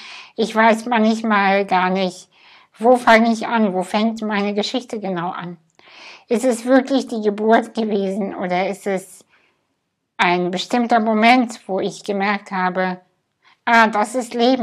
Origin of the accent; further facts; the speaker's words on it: Kazakhstan; Ich bin in Kasachstan geboren. In einem Dorf, hinter einem Dorf, hinter einem Dorf, was nicht mal auf Google Maps zu finden ist.